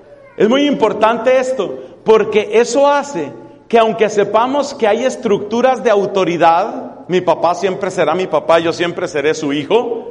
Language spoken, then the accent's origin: Spanish; Colombia; es decir, control de manejo de dineros en mi país, en Colombia.